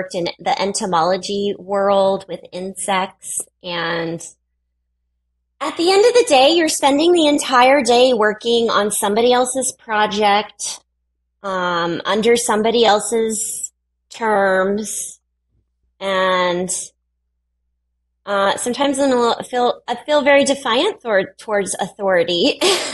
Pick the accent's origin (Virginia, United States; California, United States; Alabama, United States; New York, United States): California, United States; San Bernardino; I grew up in San Bernardino, California.